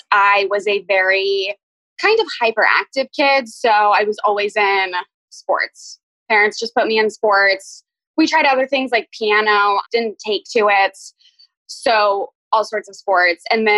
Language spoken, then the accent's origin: English; Boston, Massachusetts, United States; born there; I was born in Boston, but I apparently hated it and cried because it was cold.